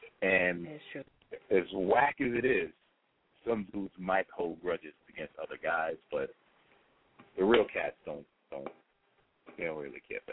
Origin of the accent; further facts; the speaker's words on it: Brooklyn, New York, United States; I'm born and raised in Brooklyn.